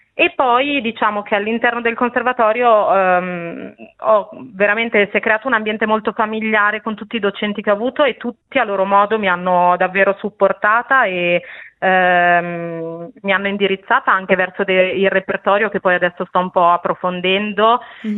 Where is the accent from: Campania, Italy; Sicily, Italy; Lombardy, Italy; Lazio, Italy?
Lombardy, Italy; a 15 anni, nel mio paesino della Brianza